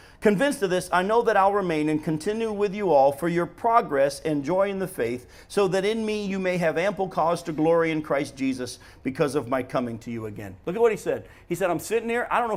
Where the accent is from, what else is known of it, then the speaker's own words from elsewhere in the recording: Chicago, Illinois, United States; I'm from Chicago. I can vote more than once.